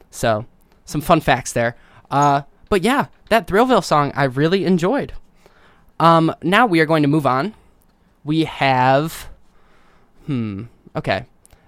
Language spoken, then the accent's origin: English; Midwest, United States; and I am a Midwesterner myself, so that's kind of sick.